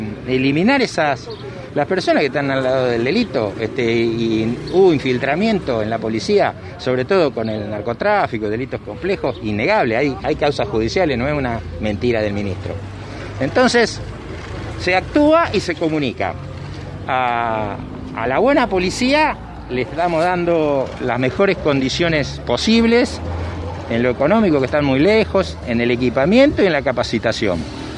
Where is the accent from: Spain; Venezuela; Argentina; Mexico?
Argentina; Venado Tuerto, Santa Fe; Yo soy de Venado Tuerto